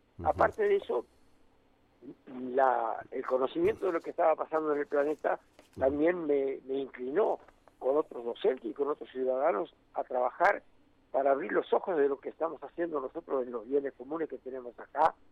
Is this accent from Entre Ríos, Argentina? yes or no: yes; Gualeguaychú, Entre Ríos, Argentina; yo llegué a Gualeguaychú de nuevo, a mi lugar nativo, después de trabajar afuera en la docencia